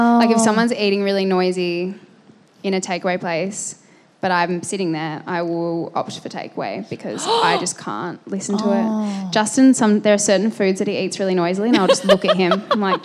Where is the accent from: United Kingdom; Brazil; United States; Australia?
Australia; Adelaide, South Australia; I grew up in Adelaide.